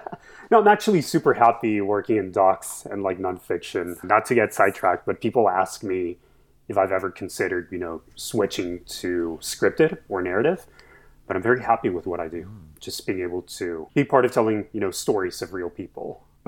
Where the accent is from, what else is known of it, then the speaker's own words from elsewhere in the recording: Ciudad Juarez, Chihuahua, Mexico; also born or lived in Orlando; now in Los Angeles, United States; I'm from Ciudad Juarez, Mexico, okay, which is right in the border with El Paso, Texas. Nice. So I grew up in Juarez, then lived in Orlando for 3 years, which is where I went to school.